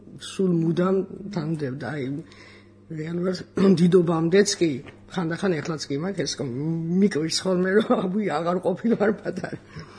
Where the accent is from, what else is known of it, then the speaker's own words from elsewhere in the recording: Tbilisi, Georgia; born there; დავიბადე თბილისში, ჩვეულებრივად დედა ექიმი იყო